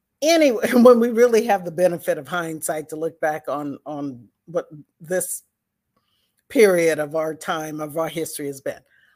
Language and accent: English; California, United States; So I'm from California. clearly a big agricultural state, but also big in tech.